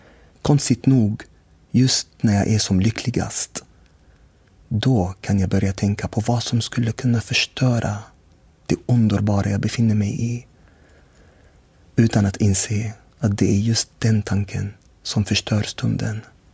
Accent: Syria; moved away; also born or lived in Sweden; sedan jag flytt från Syrien, där kriget plötsligt berövrade mig mitt hemland, flyttade jag till ett annat land igen efter att ha bott i Sverige i 12 år.

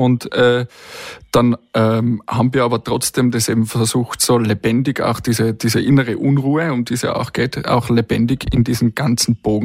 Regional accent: Innsbruck, Tyrol, Austria; also born or lived in Zirl / Schwaz; Ich bin in Schwarz geboren, tatsächlich, ja. Aufgewachsen in Innsbruck und Zierl.

